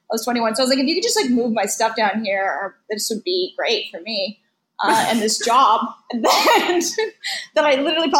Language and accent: English; West Coast, United States; Well, I guess it's just because I'm from the West Coast.